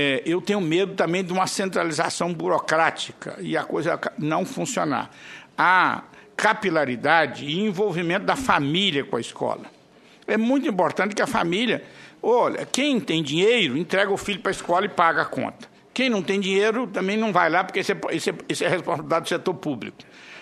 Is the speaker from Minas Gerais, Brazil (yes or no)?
yes; Minas Gerais, Brazil; born there; Lá no interior de Minas, onde eu nasci, não tinha morango.